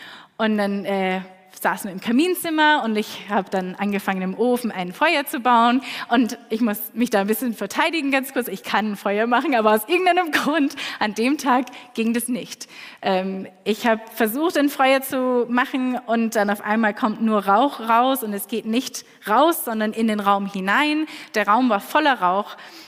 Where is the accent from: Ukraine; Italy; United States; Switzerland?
United States; also born or lived in Austria; ich bin in Österreich geboren, aber in den USA groß geworden, habe 12 Jahre in den USA gelebt, meine Eltern wohnen noch immer dort.